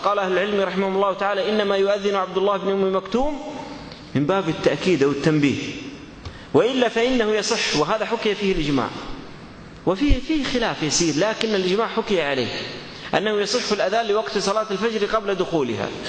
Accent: Saudi Arabia

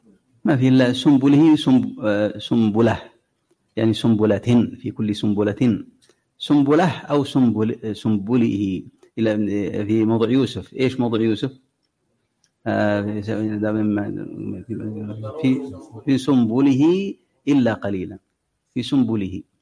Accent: Mecca, Makkah Province, Saudi Arabia; كان عندنا في مكة

